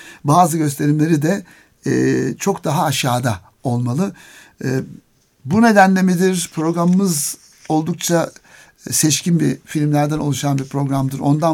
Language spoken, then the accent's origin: Turkish; Zonguldak, Turkey; Üstelik ben Zonguldaklıyım. Hani Karadeniz ama hiç yolum düşmemişti.